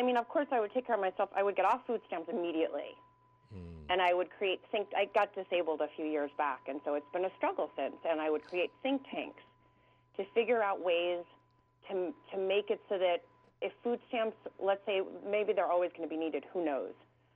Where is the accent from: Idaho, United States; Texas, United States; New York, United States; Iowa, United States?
New York, United States; Manhattan; I'm from New York originally. I'm from Manhattan.